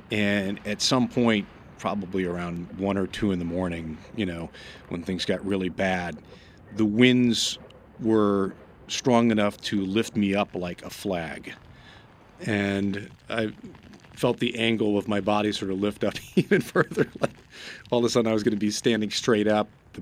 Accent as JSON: {"language": "English", "region": "New York", "country": "United States", "tie": "born or raised there", "said": "Growing up in New York, when you heard about a hurricane coming, it was supposed to be fun and games."}